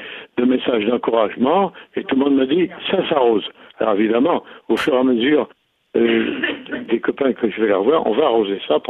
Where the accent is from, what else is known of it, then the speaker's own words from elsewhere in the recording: Brittany, France; Je suis breton, mais le cidre, on en boit un petit peu, mais pas beaucoup.